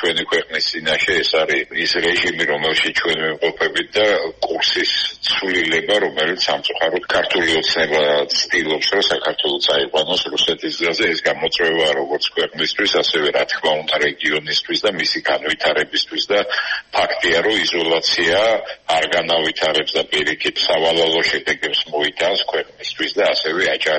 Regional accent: Batumi, Adjara, Georgia; born or raised there

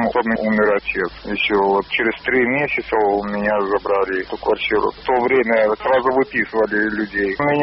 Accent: Soligorsk, Minsk Region, Belarus; Ну, я родился сам в Солигорске, да, и вырос, и жил там, вместе с родителями, все.

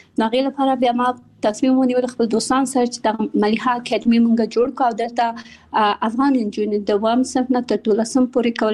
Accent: Kabul, Afghanistan; also born or lived in Pakistan; زه په کابل کې زیږیدلې یم او خپل ابتدایي تعلیمات مې په پاکستان کې کړای او بیا ثانوي او بیرته پوهنتون مې په کابل کې ویلای

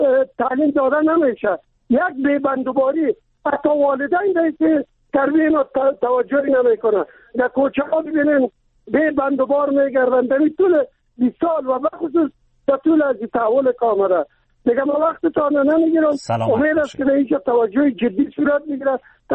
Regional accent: Kabul, Afghanistan; چون من خودم از کابل هستم

